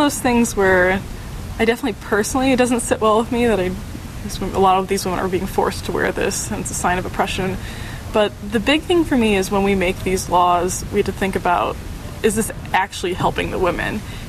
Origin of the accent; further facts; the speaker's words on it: Indiana, United States; I know back in my home state of Indiana, they just passed a law